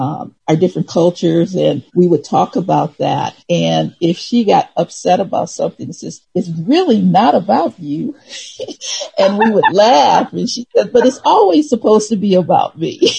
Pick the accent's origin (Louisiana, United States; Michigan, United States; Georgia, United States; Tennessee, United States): Michigan, United States; Detroit; also born or lived in Arkansas; I was born in Arkansas, raised in Detroit, and I moved back to Arkansas, then to California